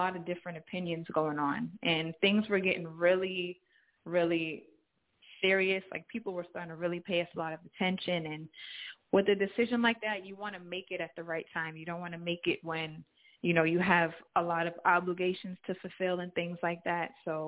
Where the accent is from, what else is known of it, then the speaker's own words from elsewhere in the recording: New Jersey, United States; I am from Jersey.